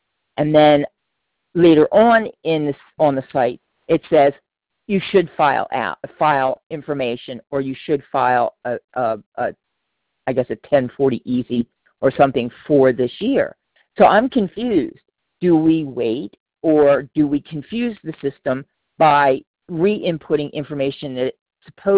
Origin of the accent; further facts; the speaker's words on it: Wilmington, Delaware, United States; now in Newcastle, United States; Well, originally from Wilmington.